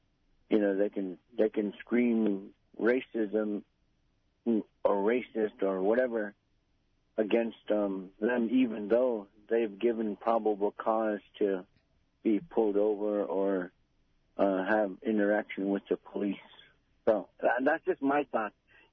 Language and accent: English; Bethel, United States; beautiful downtown Bethel when I lived there, and I'm pretty sure it's still beautiful over there. It's my hometown.